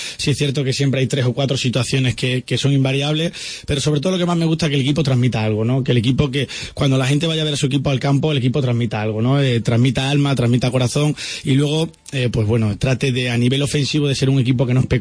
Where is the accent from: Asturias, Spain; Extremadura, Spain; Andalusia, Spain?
Extremadura, Spain; Mérida; yo soy una persona que soy de aquí, de Mérida, que he mamado en Mérida desde pequeño, que he sido abonado desde pequeño